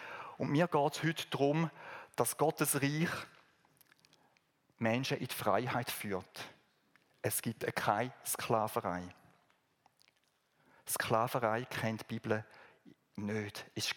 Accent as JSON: {"language": "German", "country": "Switzerland", "said": "ob wir als Schweizer da uns mitbeteiligt haben"}